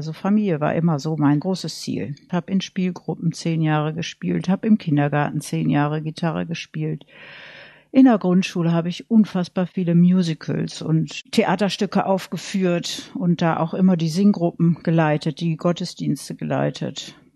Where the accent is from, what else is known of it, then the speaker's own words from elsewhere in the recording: North Rhine-Westphalia, Germany; Und ich bin im Münsterland aufgewachsen